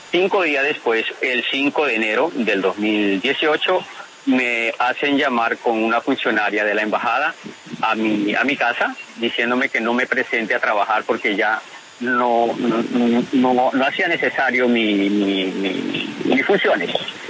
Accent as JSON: {"language": "Spanish", "country": "Ecuador", "said": "Yo soy de Ecuador."}